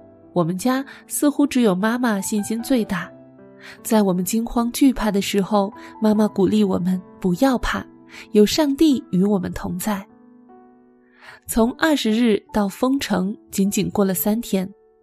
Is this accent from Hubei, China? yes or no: yes; Wuhan, Hubei, China; 尽管有了上次非典的教训，我们武汉人还是不信邪，这既是我们的倔强，也是我们的悖逆。